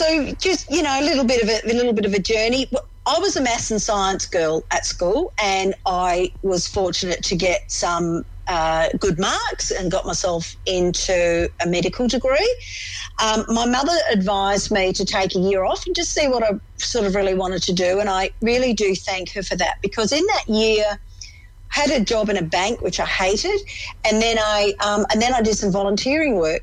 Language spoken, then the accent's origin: English; Adelaide, South Australia, Australia; moved away as an adult; also born or lived in London, England / New South Wales; now in Melbourne, Australia; I was born in England, in London. Mm-hmm. Migrated to Adelaide when I was about 7.